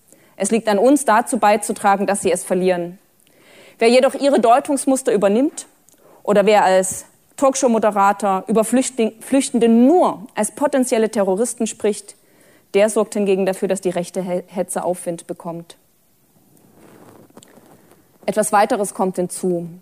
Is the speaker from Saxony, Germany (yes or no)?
yes; Dresden, Saxony, Germany; als Dresdnerin weiß ich ein bisschen, wovon ich rede